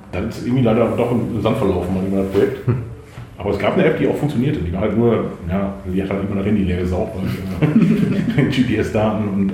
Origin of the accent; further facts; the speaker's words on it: Borken, North Rhine-Westphalia, Germany; Also ich komme tatsächlich nicht aus Münster, ich fahre eine Stunde jedes Mal. Ich komme aus dem Borken, das ist quasi eine Stunde von Münster entfernt ungefähr.